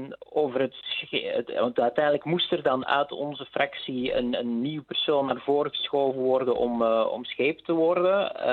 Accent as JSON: {"language": "Dutch", "town": "Eikenvliet", "region": "Antwerp", "country": "Belgium", "tie": "born or raised there", "also_born_or_lived": "Boom", "lives_now": "Zondereigen, Belgium", "said": "Ik ben opgegroeid in Eikenvliet, wat dan eigenlijk een klein plaatsje is in de gemeente Bornem. Je kan Eikenvliet eigenlijk vergelijken met een dorp zoals Zondereigen, waar ik nu woon."}